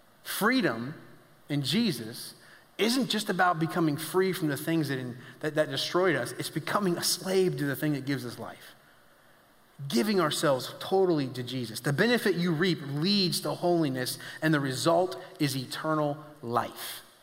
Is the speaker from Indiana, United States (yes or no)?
yes; Indianapolis, Indiana, United States; I'm from Indianapolis. In case you didn't know that, I'm a huge Colts fan.